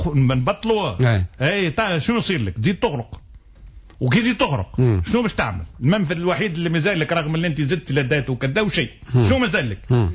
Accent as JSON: {"language": "Arabic", "country": "Tunisia"}